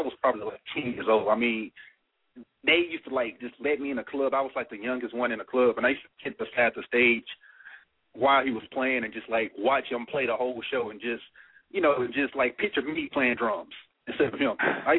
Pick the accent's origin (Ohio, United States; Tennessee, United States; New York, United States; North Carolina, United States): Tennessee, United States; Memphis; now in Los Angeles, United States; My hometown is Memphis, Tennessee.